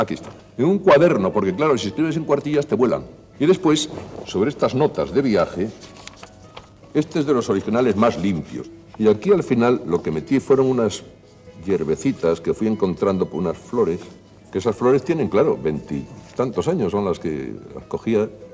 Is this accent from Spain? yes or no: yes; Spain; yo me precio de ser uno de los españoles que mejor conocen nuestro propio país